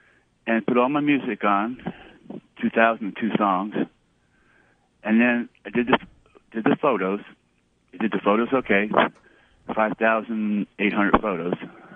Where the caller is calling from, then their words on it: Nashua, New Hampshire, United States; Nashua, New Hampshire.